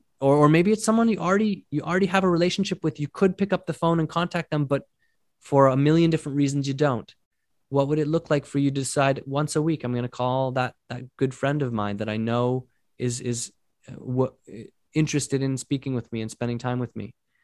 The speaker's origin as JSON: {"language": "English", "town": "Vancouver", "region": "British Columbia", "country": "Canada", "tie": "born or raised there", "said": "I grew up in Vancouver and it would rain for 3 or 4 weeks at a time."}